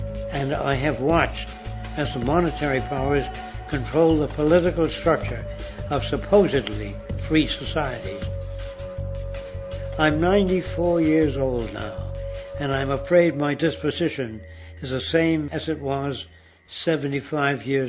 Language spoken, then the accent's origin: English; New York City, New York, United States; When I was a young man growing up in New York City, I refused to pledge allegiance to the flag.